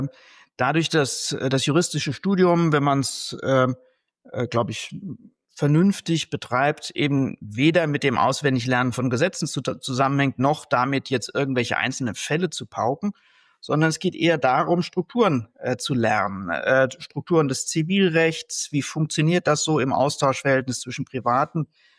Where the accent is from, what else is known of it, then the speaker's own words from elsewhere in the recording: Kaiserslautern, Rhineland-Palatinate, Germany; born there; auch eine tolle Referendarzeit danach in Kaiserslautern, meiner Geburtsstadt, abgelegt.